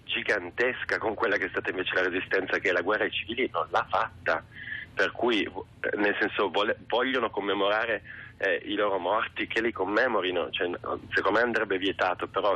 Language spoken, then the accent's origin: Italian; Turin, Piedmont, Italy; ieri io sono torinese